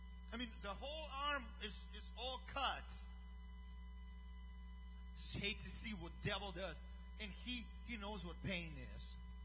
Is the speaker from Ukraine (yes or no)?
yes; Ukraine; accent: accent; English is a second language; And I told him we were on the opposite side of the globe. That's where we came from. I'm from Ukraine.